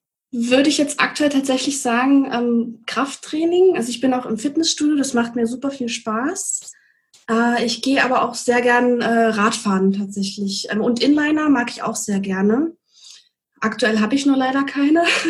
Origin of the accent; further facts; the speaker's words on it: Brandenburg, Germany; ich kenne das noch aus meiner Heimat, aus Brandenburg